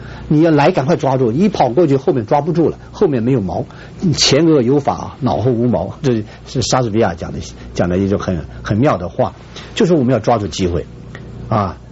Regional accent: China; 我们中国人讲敬神如神在，敬畏神，神就在这里。

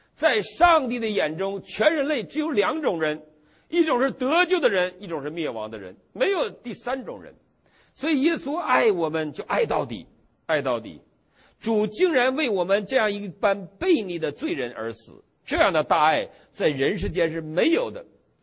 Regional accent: China; 尤其我们中国人，我们中国人在脑子里的物质主义，因为我们是无神论者

